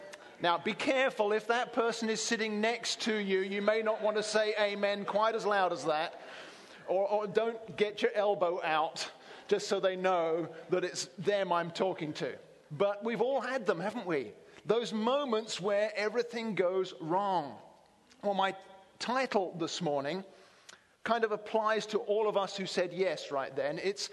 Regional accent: Conway, South Carolina, United States; But I'm from Conway, South Carolina. You can tell from my accent.

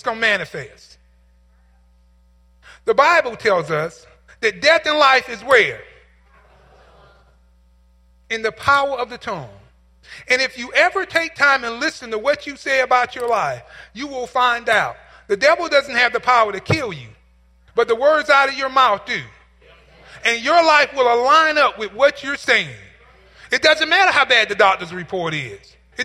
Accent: United States; I'm from Marion County.

